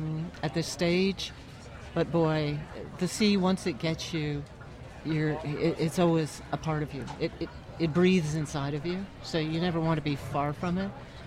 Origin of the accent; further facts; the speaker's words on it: Oregon, United States; I grew up largely on the Oregon coast, and there were always fishing families going out.